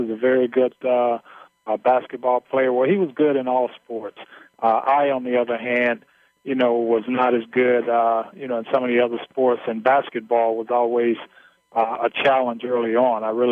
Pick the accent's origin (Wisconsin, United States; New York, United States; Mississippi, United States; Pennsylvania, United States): Mississippi, United States; When I was growing up in Mississippi, my high school coach, to get me in the habit of always shooting a jump shot with a high arc